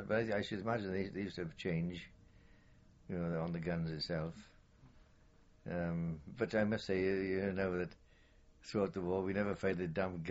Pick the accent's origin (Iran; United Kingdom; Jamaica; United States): United Kingdom; Wales; It's only later years that I got this thing about being Welsh, about being in the south of the borders